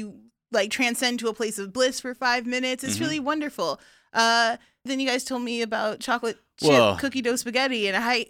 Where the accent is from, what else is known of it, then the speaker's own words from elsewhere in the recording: Midwest, United States; I really thought I was prepared being a Midwesterner